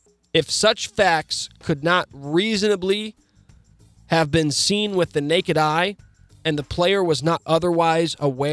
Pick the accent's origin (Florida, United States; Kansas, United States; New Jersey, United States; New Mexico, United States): Kansas, United States; Topeka; I grew up in Topeka, and I had a handful of friends who lived in trailers